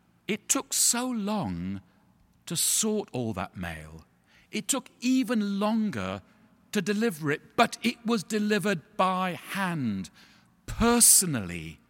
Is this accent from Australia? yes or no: no; United Kingdom; now in New York, United States; as a Brit expat living in New York, I always smile when the vergers get this set of vestments out